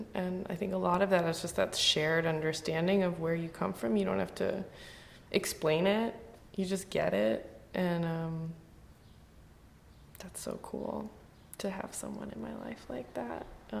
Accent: Chicago, Illinois, United States; I grew up in Chicago proper, and then my mom moved about an hour outside.

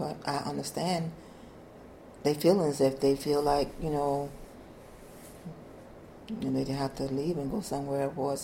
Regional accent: Florida, United States; also born or lived in Georgia; Well, I am from Florida. I was born in Georgia, and I was raised in Florida.

